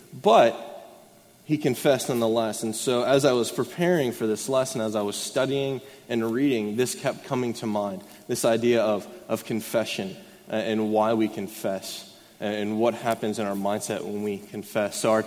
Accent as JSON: {"language": "English", "region": "Georgia", "country": "United States", "tie": "born or raised there", "said": "I'm actually from here. I grew up in Gwinnett County, just about 30 minutes from here. And so I'm an Atlanta boy."}